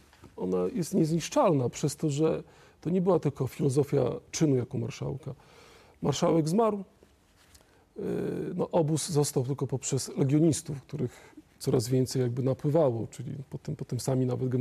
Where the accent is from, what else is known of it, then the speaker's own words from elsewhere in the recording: Podlaskie Voivodeship, Poland; Ja pochodzę, mam szczęście z województwa obecnie podlaskiego, wcześniej województwo białostockie